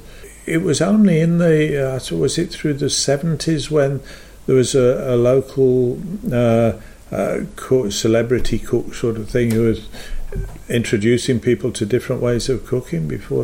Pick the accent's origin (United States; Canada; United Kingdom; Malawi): United Kingdom; England; but I remember growing up in England as well